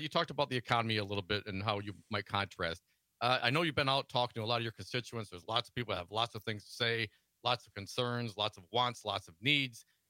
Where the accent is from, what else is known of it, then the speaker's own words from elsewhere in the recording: Pennsylvania, United States; I grew up in Allegheny County